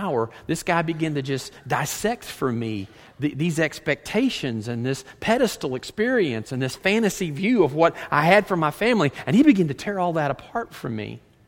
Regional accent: Texas, United States; even though I was from Texas, I talked worse than they did, I was this novelty.

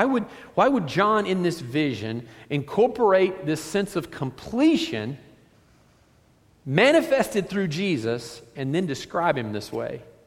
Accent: Kentucky, United States; I'm from Kentucky. I barely can speak the English dialect

